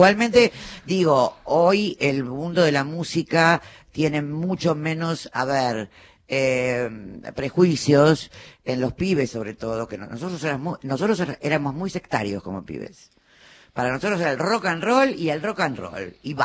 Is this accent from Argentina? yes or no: yes; Avellaneda, Buenos Aires Province, Argentina; somos de Avellaneda y de Independiente